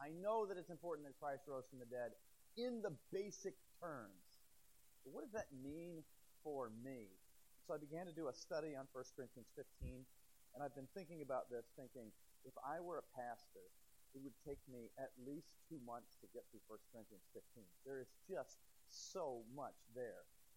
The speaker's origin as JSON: {"language": "English", "region": "Midwest", "country": "United States", "tie": "born or raised there", "said": "But I grew up in the Midwest, but the Northeast is different to me."}